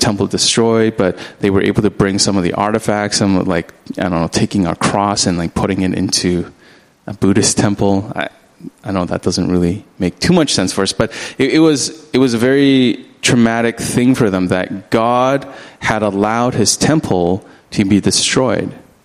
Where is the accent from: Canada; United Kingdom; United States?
Canada; now in Hong Kong; Not that I was forcibly removed, or my family was forcibly removed from Hong Kong, but me growing up in Canada, I propagate mostly Western culture and Western values. And so coming to Hong Kong is kind of re-assimilating me back into Chinese culture.